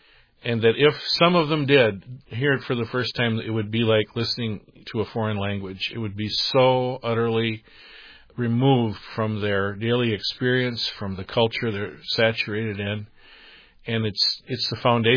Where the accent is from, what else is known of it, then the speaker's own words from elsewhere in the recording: Wisconsin, United States; While I'm here in Texas, Bruce, which is not my home, I'm from Wisconsin.